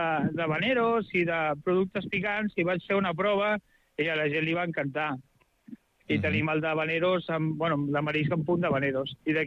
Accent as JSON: {"language": "Catalan", "region": "Catalonia", "country": "Spain", "said": "Som gent de l'Empordà"}